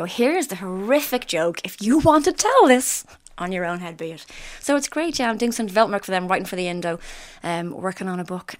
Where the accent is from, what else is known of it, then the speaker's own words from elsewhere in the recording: Ireland; what are we doing? We're Irish. We're giving us way too much time.